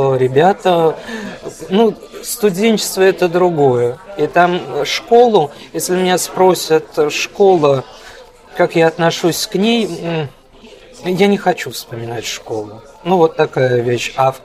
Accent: Syzran, Samara Oblast, Russia; now in Urals, Russia; я не из Екатеринбурга, сам я из города Сызрани, Самарской области. Но, видишь, жизнь так получилась, что оказался на Урале.

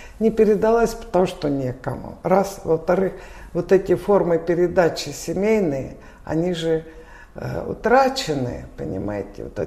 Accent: Voronezh, Voronezh Oblast, Russia; Откуда ты есть? Я говорю, из Воронежа.

